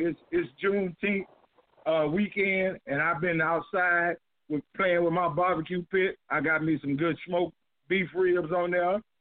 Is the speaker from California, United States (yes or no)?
no; Houston, Texas, United States; also born or lived in Louisiana; I come from Houston, Texas, born in Louisiana, but I was raised right here in Houston, Texas.